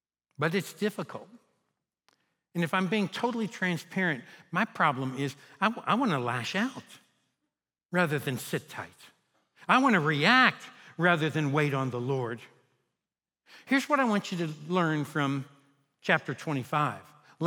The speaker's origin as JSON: {"language": "English", "region": "Kentucky", "country": "United States", "said": "you all know that I'm from Kentucky."}